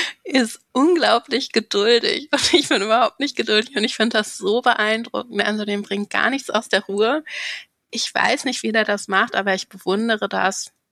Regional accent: Cologne, North Rhine-Westphalia, Germany; born there; Also ich bin gebürtige Kölnerin

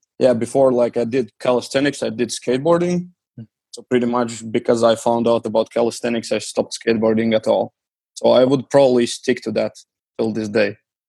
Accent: Riga, Latvia; they spend the money to like build some parks around my hometown, Riga. And yeah, pretty much that's how I saw them. And later on, they started to touring around the schools around Latvia.

